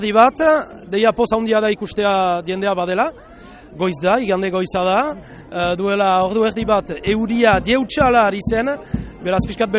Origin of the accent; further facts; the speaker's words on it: Nouvelle-Aquitaine, France; Basque is a second language; euskaldun ez izaitea eta hemen Baxenafarroako eialaren bizitzea eta horkoa izaitea sortzez.